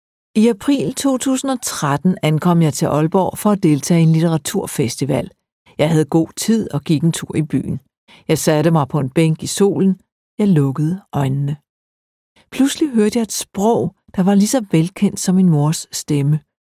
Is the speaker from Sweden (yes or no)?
no; Aasiaat, Qeqertalik, Greenland; Jeg fortalte, at jeg er født og opvokset i Aasiaat.